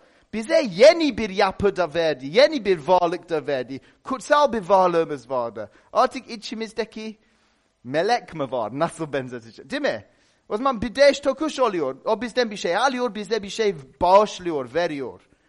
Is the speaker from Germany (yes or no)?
no; London, United Kingdom; Öyle, Londralıyım dedim.